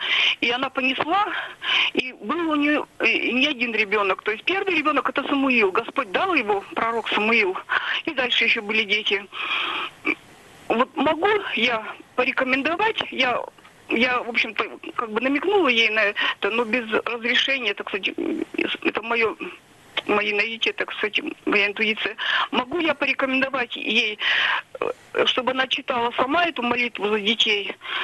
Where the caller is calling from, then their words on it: Yekaterinburg, Sverdlovsk Oblast, Russia; звоню я из Екатеринбурга.